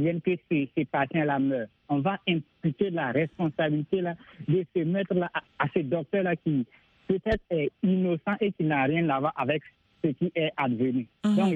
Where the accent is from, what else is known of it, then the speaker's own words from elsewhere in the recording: Burkina Faso; Oui, je suis burkinabé, c'est tout à fait cela.